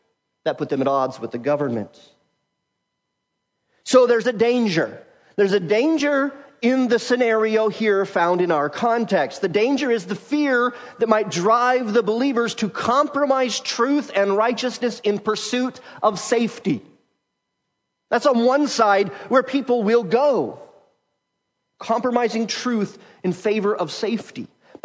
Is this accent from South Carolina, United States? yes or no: no; Wyoming, United States; perhaps because I was raised in Wyoming, my natural tendency is to think, well, government, that is a swear word.